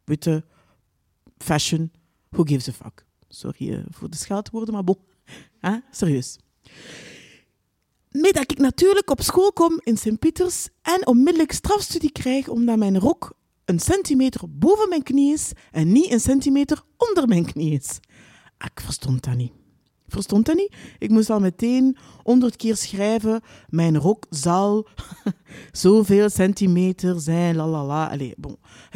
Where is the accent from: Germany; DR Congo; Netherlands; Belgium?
DR Congo; ik ben geboren en getogen in Congo. Vroeger noemde dat Zaïre en Mobutu was president. En mijn vader was coöperant voor de Belgische staat